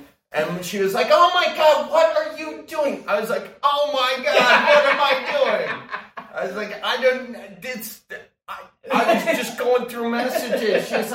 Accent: Midwest, United States; I think this growing up in a big family, this growing up in the Midwest, it's what can I do you for

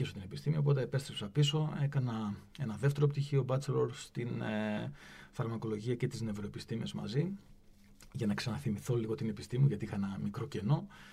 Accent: Thessaloniki, Central Macedonia, Greece; γεννήθηκα και μεγάλωσα στην Ελλάδα, στη Θεσσαλονίκη.

